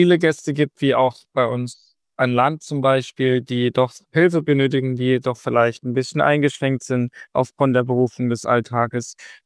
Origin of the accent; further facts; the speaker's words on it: Plauen, Saxony, Germany; ich bin 27 Jahre jung und komme aus dem schönen Vogtland, um genau zu sein, aus Plauen